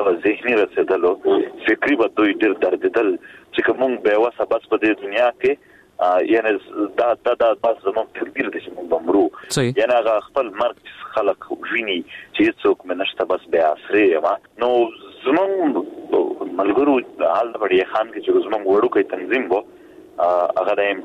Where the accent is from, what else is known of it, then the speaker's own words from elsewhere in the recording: Khyber Pakhtunkhwa, Pakistan; مونږ د پښتونخوا خاورې یو مونږ پښتانه یو